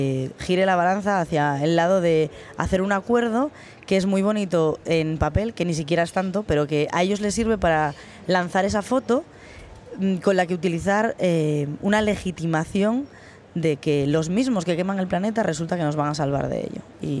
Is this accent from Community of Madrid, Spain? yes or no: no; Asturias, Spain; yo vengo de Asturias